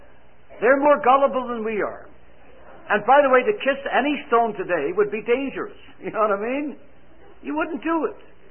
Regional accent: Ireland; I said, no, I'm not. I'm from Ireland.

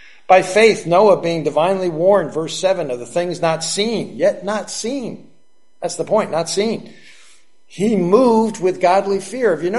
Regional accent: New Jersey, United States; We're from the Jersey Shore, so we know all about tides, right?

